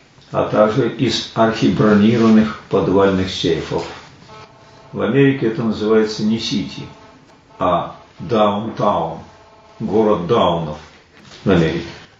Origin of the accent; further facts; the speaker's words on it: Moscow, Russia; Это я как коренной москвич могу вам сказать.